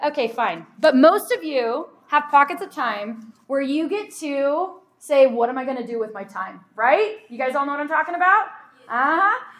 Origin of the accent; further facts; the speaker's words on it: Tornado Alley, United States; I'm from Tornado Alley.